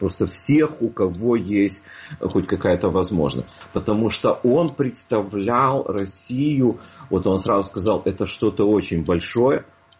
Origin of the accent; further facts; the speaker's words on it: Ukraine; Когда я им объяснял, что я из Украины, они слабо видели разницу тогда.